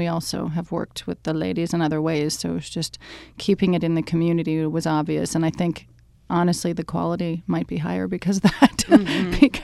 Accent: Canada; being a Canadian who doesn't have Thanksgiving.

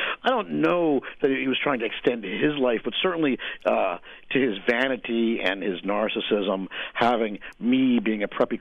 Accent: New Jersey, United States; Growing up in the 70s, I mean, it was such a wide open time to grow up. I was just laughing, you know, the other night how easy it was to get liquor when you were a kid in New Jersey.

